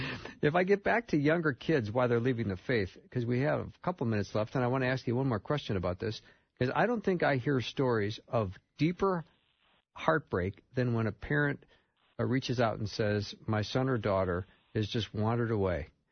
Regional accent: Minnesota, United States; I'm from Minnesota.

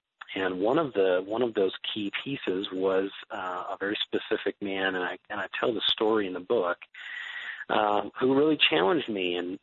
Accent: Michigan, United States; And so, eventually we moved back to my home state of Michigan and kind of wrapped up life there

